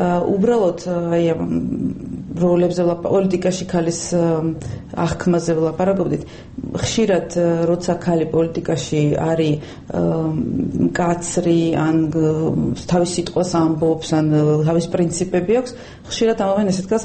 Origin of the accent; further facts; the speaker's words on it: Adjara, Georgia; მე აჭარიდან ვარ, რეგიონიდან ვარ